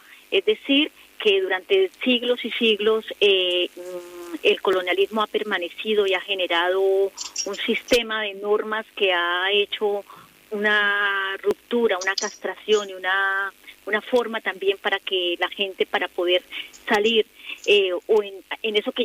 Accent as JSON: {"language": "Spanish", "country": "Colombia", "said": "eso nos pasa en todos los países, en mi país, en Colombia"}